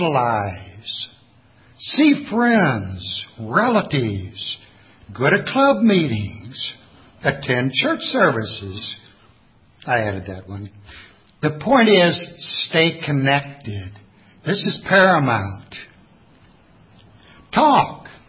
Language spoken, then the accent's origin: English; Midwest, United States; now in California, United States; But I'm from the Midwest. I remember when growing up, we had some pretty harsh winters.